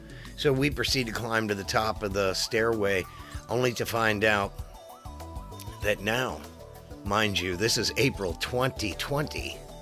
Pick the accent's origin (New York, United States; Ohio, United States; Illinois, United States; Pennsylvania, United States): Ohio, United States; Cincinnati; Again, we're from Cincinnati, Ohio, the home of the Cincinnati Bengals.